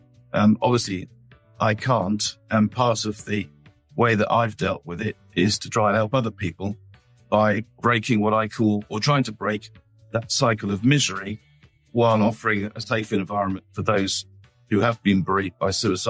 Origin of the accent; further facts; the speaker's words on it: South West England, United Kingdom; I grew up on the Helford River and sailed since the age of four